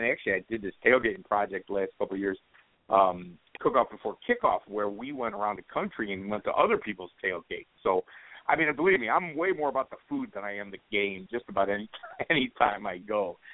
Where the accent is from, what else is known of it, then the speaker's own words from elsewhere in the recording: Chicago, Illinois, United States; Well, I'm a Chicago Bears fan because I grew up in Chicago my whole life.